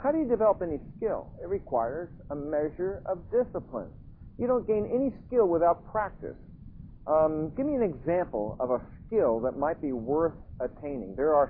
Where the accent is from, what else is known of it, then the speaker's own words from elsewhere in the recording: Emerson, New Jersey, United States; I remember when I was growing up in Emerson, New Jersey